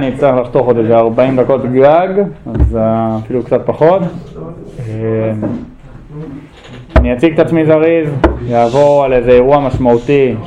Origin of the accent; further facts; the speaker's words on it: Beit El, West Bank, Israel; also born or lived in United States / Ma'ale Adumim; now in Karmit, Israel; יליד ארצות הברית, עליתי לארץ לפני כ-20 שנה, גדלתי בבית אל, מעלה אדומים, גדלתי פה בישיבה